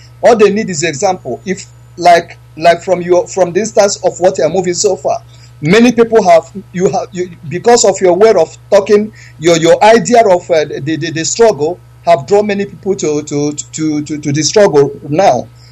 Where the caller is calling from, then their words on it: Madrid, Community of Madrid, Spain; I'm calling from Madrid.